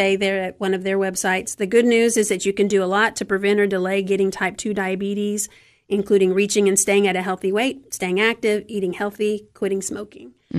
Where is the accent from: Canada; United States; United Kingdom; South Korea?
South Korea; So I grew up in South Korea, so kimchi is something that we grew up eating.